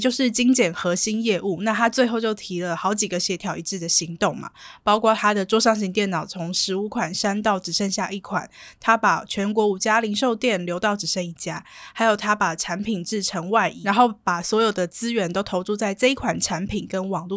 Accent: Taiwan; 可能我这个年纪嘛，或是作为台湾人来讲，

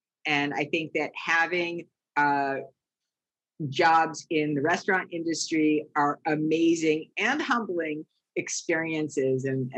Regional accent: East Coast, United States; And I grew up on the East Coast, and we had a little chain restaurant group

